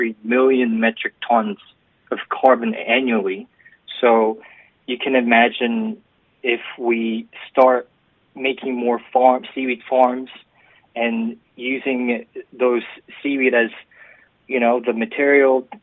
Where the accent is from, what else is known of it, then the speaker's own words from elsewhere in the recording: South Korea; South Korea.